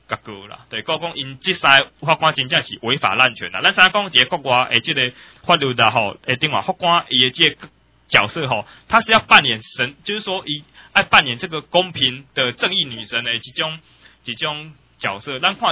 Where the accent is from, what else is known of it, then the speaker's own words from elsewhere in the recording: Taiwan; 但这批总统身为一个我们台湾人的这个总统，他也不可能说放弃他自己的这个名誉他自己的清白就这样就忘记国外。